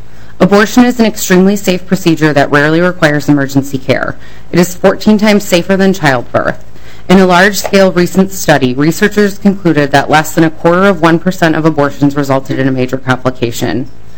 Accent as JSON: {"language": "English", "region": "Minnesota", "country": "United States", "said": "As a Minnesotan and a woman, I implore you to respect my right to self-determination and autonomy"}